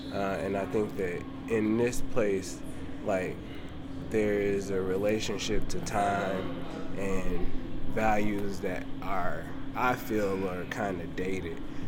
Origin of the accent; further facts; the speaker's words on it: Indianapolis, Indiana, United States; You know, I really love that I'm from Indianapolis because I love my family and I love that I do feel connected. Like, I know what's going on in the city.